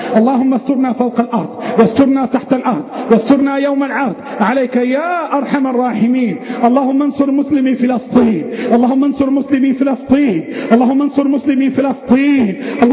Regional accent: Egypt; اللهم احفظ بلدنا مصر

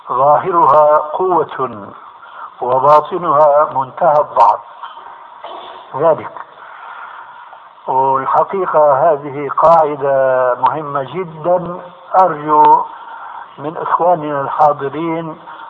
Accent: Syria; عندنا في الشام يسمى المقدمة بالتذكير

